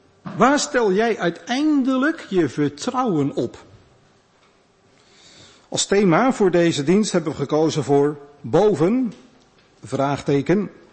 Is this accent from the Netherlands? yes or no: yes; Netherlands; Als westerling, opgegroeid in Nederland, lach je er in eerste instantie een klein beetje om.